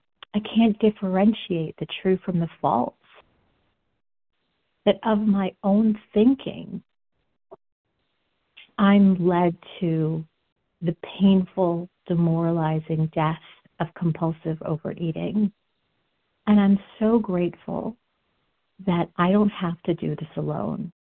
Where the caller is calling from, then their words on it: Tucson, Arizona, United States; I'm a recovered compulsive overeater and bulimic. I live in Denver, Colorado, and I'm calling from Tucson this morning.